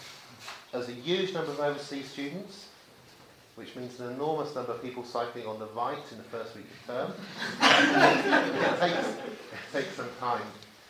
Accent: Oxford, South East England, United Kingdom; And then growing up in Oxford, it's just really clearly a divided city, and you are your geography in this city.

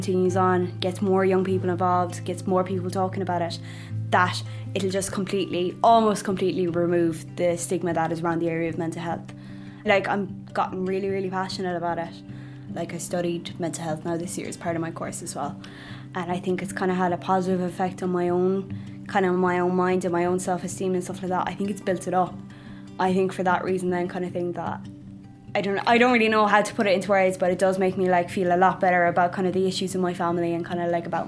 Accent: Tralee, Munster, Ireland; I'm 22 years old and I'm from Tralee. Born and bred in Tralee. I went to school here, my family's here.

